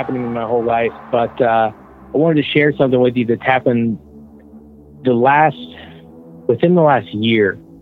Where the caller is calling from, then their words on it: Atlanta, Georgia, United States; from outside of Atlanta, Georgia.